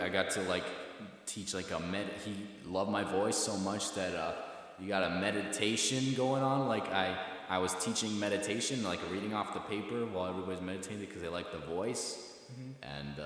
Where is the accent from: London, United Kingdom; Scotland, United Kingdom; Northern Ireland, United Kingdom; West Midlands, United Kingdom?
London, United Kingdom; is that your real accent? I'm like, yeah, that's right, I'm from London.